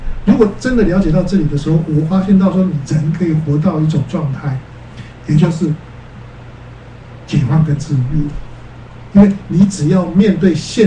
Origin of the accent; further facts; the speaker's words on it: China; 我们中国人讲君子报仇，三年不晚嘛。